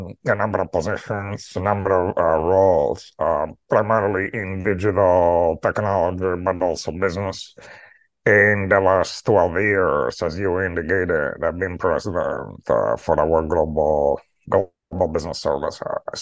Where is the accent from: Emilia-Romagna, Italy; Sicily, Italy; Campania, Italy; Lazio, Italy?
Lazio, Italy; Rome; English is a second language; now in New York City, United States; I'm in New York City. I am from Rome. I joined Procter & Gamble after university in Italy.